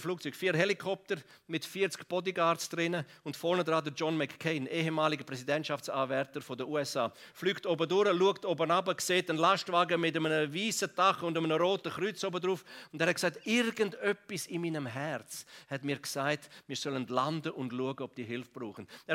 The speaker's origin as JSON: {"language": "German", "region": "Graubünden", "country": "Switzerland", "tie": "born or raised there", "said": "Ich bin ja im Engadin aufgewachsen und die Engadiner so stur, wie sie sind, aber sie liegen mir gleich am Herzen."}